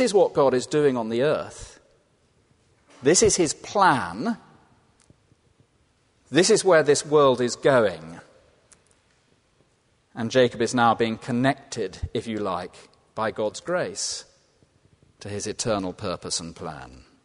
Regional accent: South West England, United Kingdom; I come from originally from Cornwall, and one might have said Devon.

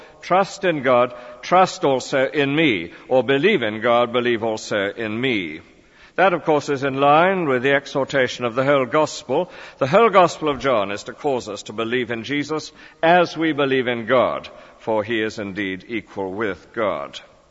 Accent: England, United Kingdom; accent: English; At any rate, it was a great experience for me, and I hope they could manage my English accent.

